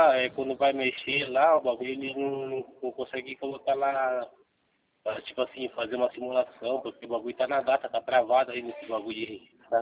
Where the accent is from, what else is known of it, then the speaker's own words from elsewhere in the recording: Boituva, São Paulo, Brazil; Eu sou de Boituva